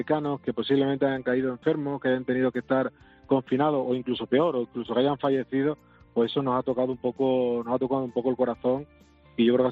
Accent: Extremadura, Spain; yo creo que todo tiene que ver con los familiares que somos los extremeños

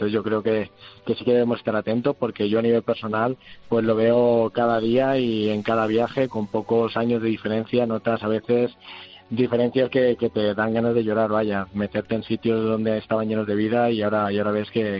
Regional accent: Madrid, Community of Madrid, Spain; Para los que somos de Madrid, aunque yo no paro mucho por ahí

